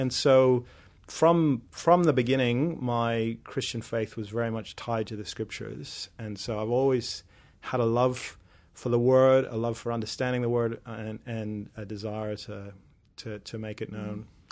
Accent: Northern Ireland, United Kingdom; accent: Northern Irish; No, I feel ashamed of my my lack of Northern Irish accent.

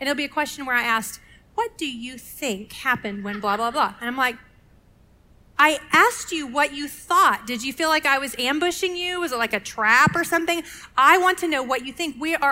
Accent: Texas, United States; I grew up in Texas. High school English was taught by the football coach.

